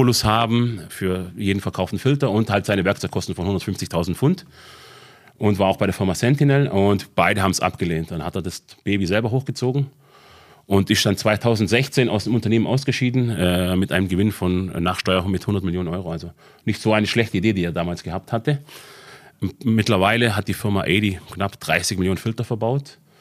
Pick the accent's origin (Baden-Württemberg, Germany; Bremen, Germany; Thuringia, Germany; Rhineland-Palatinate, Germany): Baden-Württemberg, Germany; Albstadt; born there; geboren wirklich auf der Alp, in Albstadt sogar, gell? Also vor genau 50 Jahren, noch mehr als 50 Jahren.